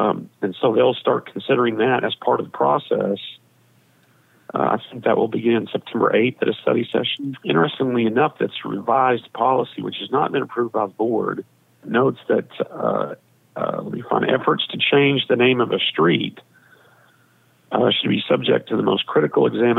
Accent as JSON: {"language": "English", "region": "Kansas", "country": "United States"}